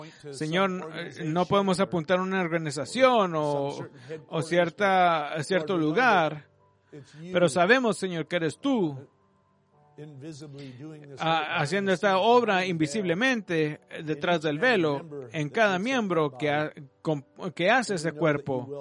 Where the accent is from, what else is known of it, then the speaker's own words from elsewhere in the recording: United States; Somos americanos, Señor, y tenemos derechos como americanos, Señor